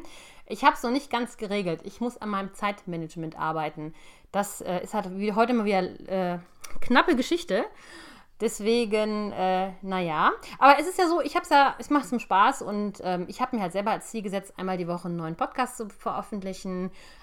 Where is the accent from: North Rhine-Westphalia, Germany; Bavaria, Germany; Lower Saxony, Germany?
Bavaria, Germany; born there; Ich wohne sehr, sehr viele Jahre schon hier in der Gegend, am schönen Niederrhein. Aber ich bin in Bayern geboren und habe dementsprechend auch noch Verwandtschaft unten im süddeutschen Bereich.